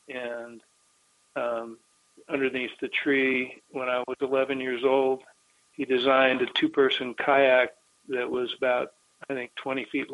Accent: Palo Alto, California, United States; I grew up in Palo Alto. Hmm. My backyard was the Santa Cruz Mountains and Stanford and all the adjacent areas.

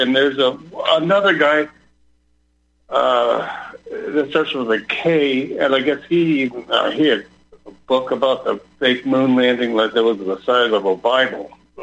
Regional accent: San Francisco, California, United States; Well, I'm formerly from San Francisco, but that doesn't really matter.

